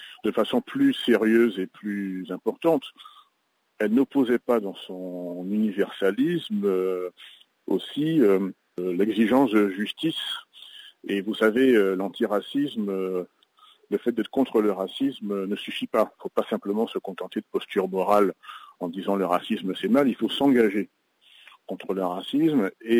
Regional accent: Martinique; Vous savez, moi je suis martiniquais

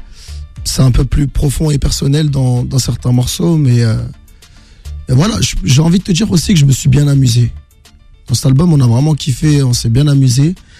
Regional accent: Meaux, Île-de-France, France; Je suis originaire de Meaux, dans le 77.

